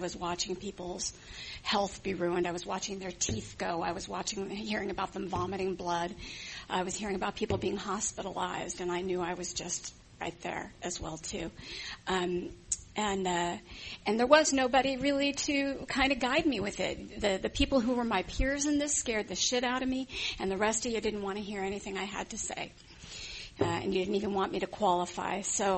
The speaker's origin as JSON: {"language": "English", "town": "Encino", "region": "California", "country": "United States", "tie": "born or raised there", "lives_now": "Oakland, United States", "said": "But I will say I grew up here. I grew up here in Encino"}